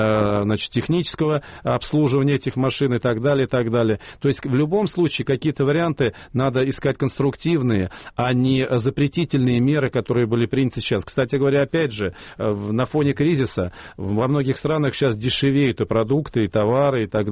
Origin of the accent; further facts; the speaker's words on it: Moscow, Russia; Я сам живу в Москве, я москвич